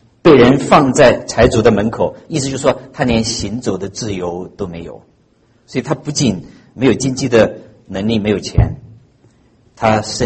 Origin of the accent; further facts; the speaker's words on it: Hunan, China; 我在湖南农村小时候长大的时候，乞讨的人是成批的